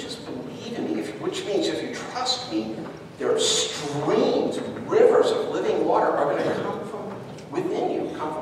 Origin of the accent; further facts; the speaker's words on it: California, United States; I'm a Californian.